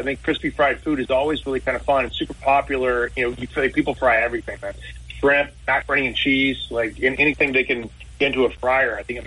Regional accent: Greenville, South Carolina, United States; We grew up in Greenville, so we would go to Myrtle Beach just about every summer and just loved it.

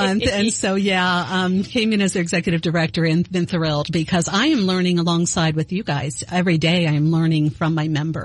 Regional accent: East Coast, United States; now in St. Louis, United States; I realized I had such a community of family here in St. Louis. I'm from the East Coast.

